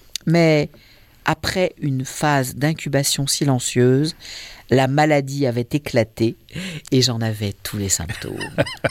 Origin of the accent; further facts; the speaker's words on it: Centre-Val de Loire, France; Je suis beauceron. Chartres est ma cathédrale.